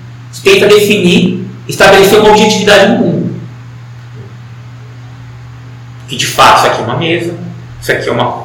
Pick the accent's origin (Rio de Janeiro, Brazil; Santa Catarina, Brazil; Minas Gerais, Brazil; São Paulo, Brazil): São Paulo, Brazil; eu sou filho de Francisco e Antônia, e cresci em São Paulo